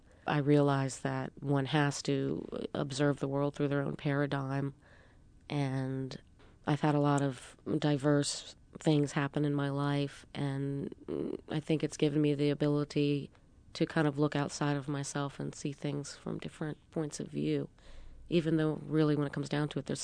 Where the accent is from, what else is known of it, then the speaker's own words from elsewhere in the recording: New Orleans, Louisiana, United States; I'm from New Orleans. I was born at Truro Hospital, about 5 blocks away from where I live.